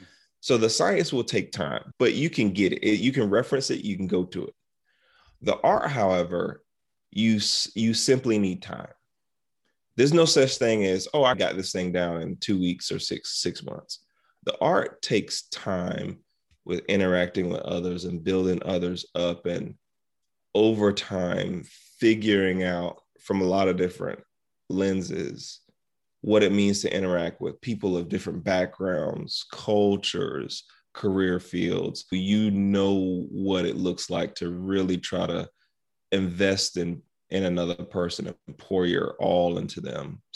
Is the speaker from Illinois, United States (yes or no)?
no; South Carolina, United States; I grew up in South Carolina. We had a dirt basketball court that today is a garden.